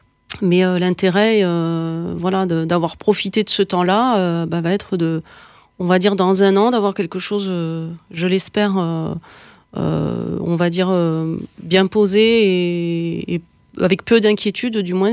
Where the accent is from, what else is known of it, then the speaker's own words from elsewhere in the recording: Brittany, France; puisque je suis bretonne d'origine. J'ai encore toute ma famille et mes amis là-bas